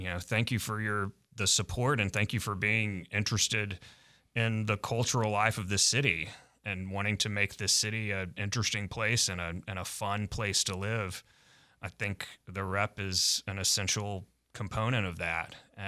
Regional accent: Little Rock, Arkansas, United States; I grew up here in Little Rock. I graduated from Central High in 97.

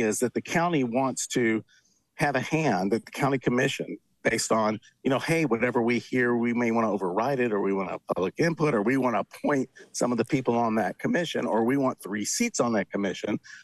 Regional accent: the South, United States; I grew up in the South, and during segregation

